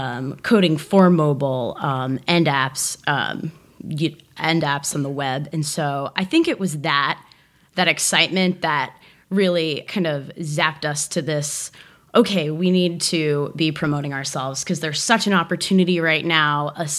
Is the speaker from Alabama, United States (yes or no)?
no; New Jersey, United States; moved away as an adult; now in Los Angeles, United States; I'm from New Jersey.